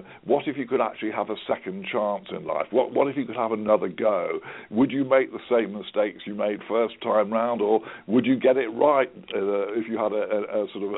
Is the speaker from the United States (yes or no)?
no; England, United Kingdom; I'm writing as an English author and it was first published in England